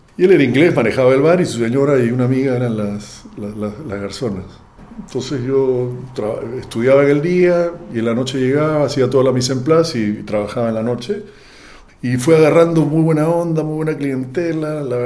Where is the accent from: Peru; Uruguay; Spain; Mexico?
Peru; born there; Fui a un colegio inglés. Mi madre era inglesa, mi padre era italiano y la comida, la familia giraba en torno a la comida. Siendo peruano de nacimiento